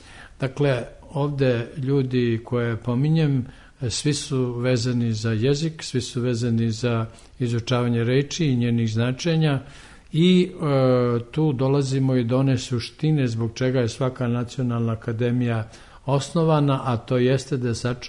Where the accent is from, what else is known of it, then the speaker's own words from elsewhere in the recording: Krnja Jela, Šavnik Municipality, Montenegro; born there; a ja sam rođen u Krnjojeli koja je na drugom kraju tog predela